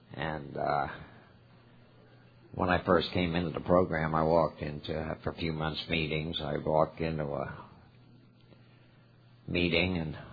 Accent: Port Charlotte, Florida, United States; I'm from Port Charlotte, Florida.

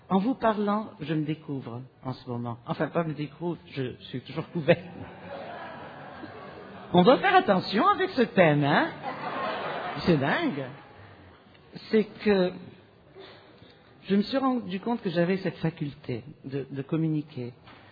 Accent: Tunisia; born there; Et je suis née en Tunisie. Et en Tunisie, c'est un protectorat français, c'est pour ça que je parle français.

